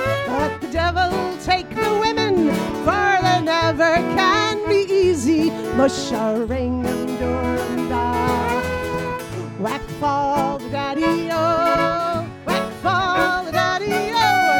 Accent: Ireland; I'm Irish.

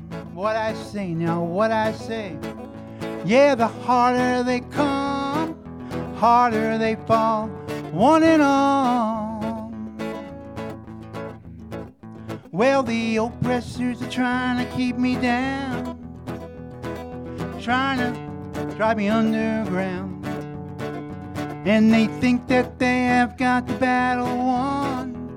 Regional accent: Brooklyn, New York, United States; I grew up in New York City, but still can't even imagine what that's like. So I grew up in Brooklyn.

